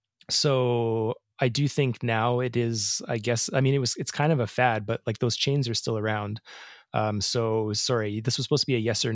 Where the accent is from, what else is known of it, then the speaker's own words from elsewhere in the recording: Brights Grove, Ontario, Canada; I grew up in Brightsgrove, Ontario, and in Sarnia, there's like chip trucks that kind of park under the Blue Water Bridge.